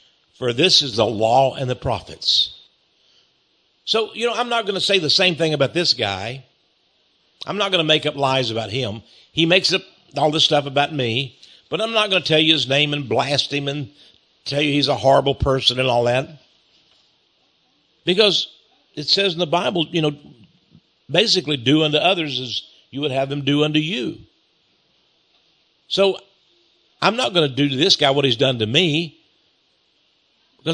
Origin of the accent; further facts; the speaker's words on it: Fred, Texas, United States; born there; I mean, I am a Texan. I don't have to be a... I was born in Fred, Texas.